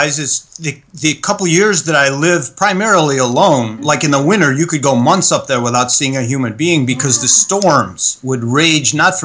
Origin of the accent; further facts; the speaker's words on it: Cleveland, Ohio, United States; And I grew up in Cleveland, Ohio, and my dad was this famous football player in the NFL with the Cleveland Browns.